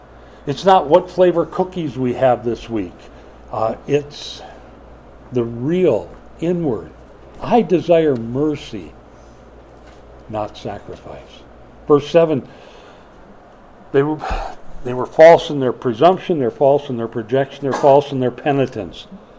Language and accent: English; Minnesota, United States; I'm from Minnesota, not Missouri, but I say, show me.